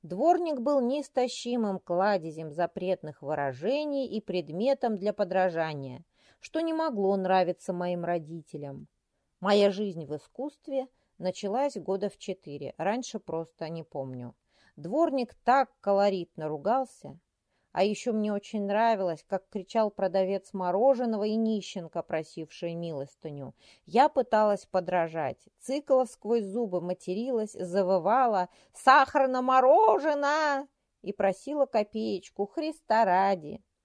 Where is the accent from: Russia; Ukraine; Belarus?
Russia; Taganrog, Rostov Oblast; born there; меня тоже родила мать. О занятости своих теток ничего сказать не могу, не знаю. Но родила не в Москве, а в Таганроге. Замечательный город. К тому же быть землячкой Чехова почетно.